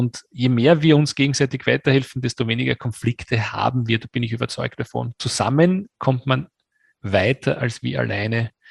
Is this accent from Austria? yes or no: yes; Austria